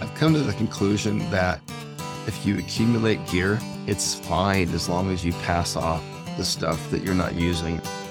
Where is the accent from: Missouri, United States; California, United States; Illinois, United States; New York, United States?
California, United States; Calabasas; Well, I was born through no fault of my own in California and grew up in essentially near Calabasas. This is Kardashian land now.